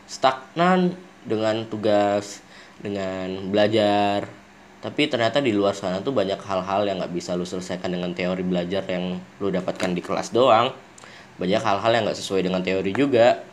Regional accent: Jambi, Indonesia; gue lahir dan besar di Jambi. Bapak gue orang Semarang, ibu gue orang Batu Sangkar.

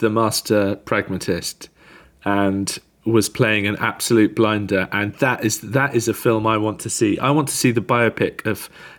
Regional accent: United Kingdom; I don't know whether it's just me being British English, but I would love to hear the views of American listeners

